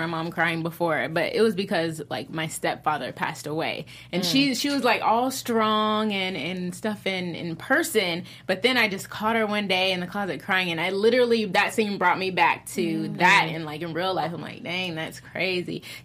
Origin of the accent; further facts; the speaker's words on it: Houston, Texas, United States; I'm from Houston. That's a difference.